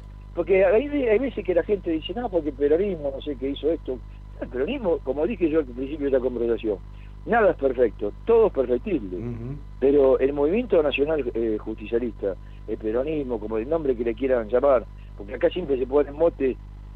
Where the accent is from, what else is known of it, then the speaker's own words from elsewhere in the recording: Argentina; pero muestra cómo somos los argentinos, ¿no?